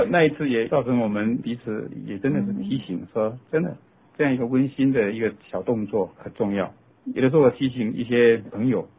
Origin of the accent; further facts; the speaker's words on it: Taiwan; 你看，我们台湾人在称配偶这个坎趣味，牵手的